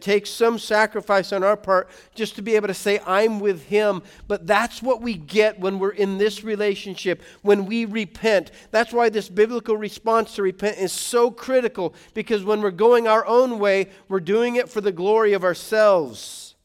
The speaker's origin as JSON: {"language": "English", "town": "Colorado Springs", "region": "Colorado", "country": "United States", "tie": "born or raised there", "said": "I grew up in Colorado Springs, and I'd go hunt rabbits with my dad in the mountains in the wintertime."}